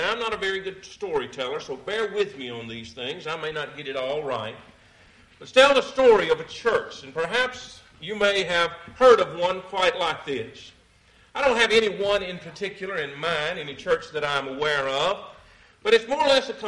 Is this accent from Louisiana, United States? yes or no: no; Atlanta, Georgia, United States; I grew up in Atlanta, outside of Atlanta, and in the last, I'd probably say in the last two or three years, there's been great changes there, but especially since I grew up there as a child.